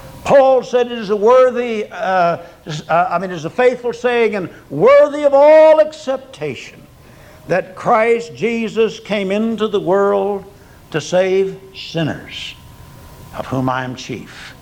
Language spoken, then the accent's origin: English; Oklahoma, United States; born or raised there